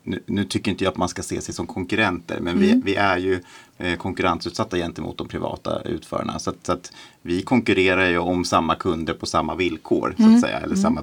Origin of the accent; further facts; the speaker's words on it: Stockholm, Stockholm County, Sweden; Jag är ju född och uppvuxen i Söder.